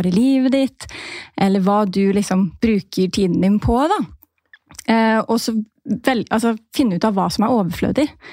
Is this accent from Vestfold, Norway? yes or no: yes; Tønsberg, Vestfold, Norway; now in Narvik, Norway; Jeg 27 år gammel. Jeg kommer fra Tønsberg opprinnelig, men nå bor jeg i Narvik. Så min samboer, han tok meg langt nord.